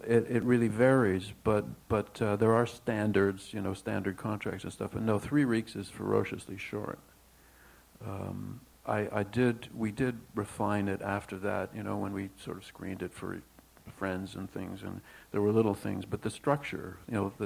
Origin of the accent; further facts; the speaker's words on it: Toronto, Ontario, Canada; we grew up in Toronto.